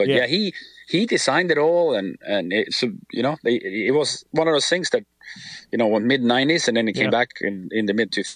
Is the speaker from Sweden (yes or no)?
yes; Sweden; I'm from Sweden, the company's from Sweden. So you're living in your home country, but you're traveling the world, right?